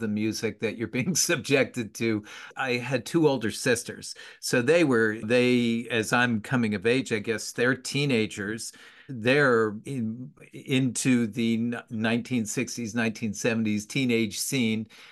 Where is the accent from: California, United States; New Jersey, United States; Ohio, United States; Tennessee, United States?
New Jersey, United States; also born or lived in England; Yeah, I love to say that I grew up in God's country, and that was New Jersey. And I did spend a couple of years in England as well when I was a kid. My mom's British.